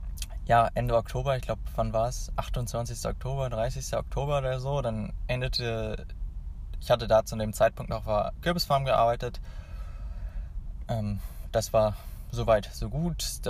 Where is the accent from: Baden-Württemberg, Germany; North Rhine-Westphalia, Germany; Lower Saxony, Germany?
Lower Saxony, Germany; Hanover; ich komme ja aus Hannover